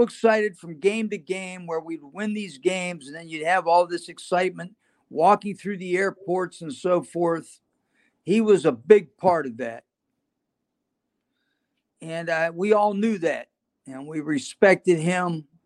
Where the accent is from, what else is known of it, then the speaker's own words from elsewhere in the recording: Pennsylvania, United States; You know, I grew up like that in Western Pennsylvania.